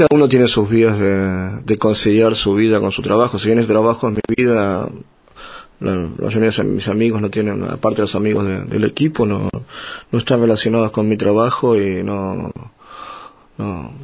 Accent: Buenos Aires, Argentina; born there; Que es mi lugar en el mundo, es el lugar del barrio donde yo nací, donde tengo paternal.

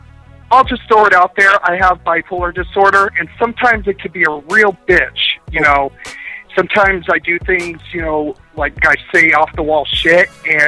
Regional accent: Ireland; No, I'm an Eastern Catholic boy. I'm an Irish boy.

